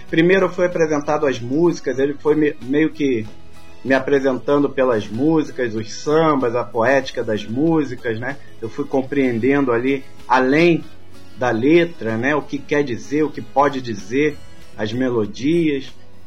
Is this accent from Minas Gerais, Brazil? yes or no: no; Niterói, Rio de Janeiro, Brazil; born there; né, um grandíssimo poeta, nascido na Bahia, mas que morou a maior parte da vida em Niterói, onde eu nasci, onde ele formou a família